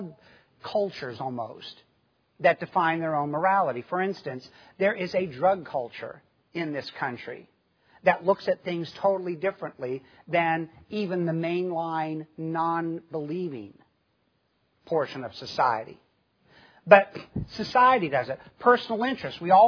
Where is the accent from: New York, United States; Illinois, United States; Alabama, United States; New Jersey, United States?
Illinois, United States; Chicago; I mean, I grew up in the Midwest, grew up in the Chicago area for a while, and you know, people say, well, big city.